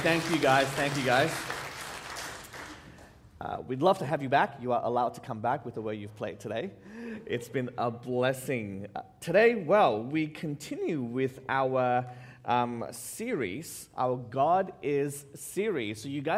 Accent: Malaysia; now in Australia; growing up in Malaysia, we got our independence in 1957, and having lived and been an Australian citizen for the last 20 or something years

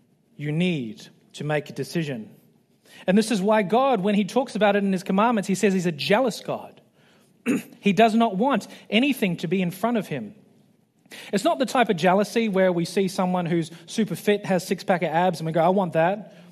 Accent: New Zealand; I'm from New Zealand. Sport is basically a religion.

